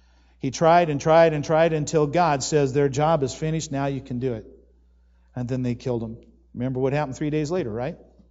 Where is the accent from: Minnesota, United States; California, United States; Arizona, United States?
Arizona, United States; I'm from Arizona. I know what a scorching sun is.